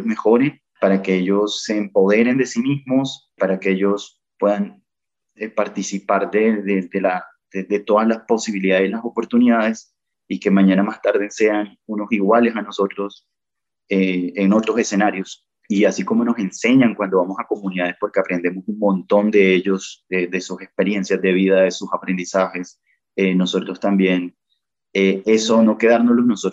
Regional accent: Colombia; bien, bacano, somos soberanos, somos colombianos, gracias

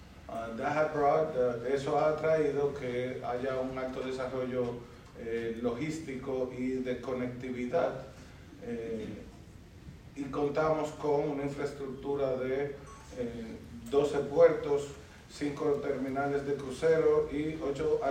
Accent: Dominican Republic; Básicamente eso es lo que compone lo que somos como dominicanos

